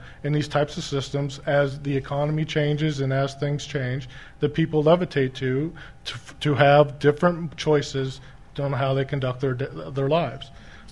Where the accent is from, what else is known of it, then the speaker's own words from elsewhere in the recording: Phoenix, Arizona, United States; But I come from Phoenix, Arizona, where it was just like here, where people would not get out of their cars.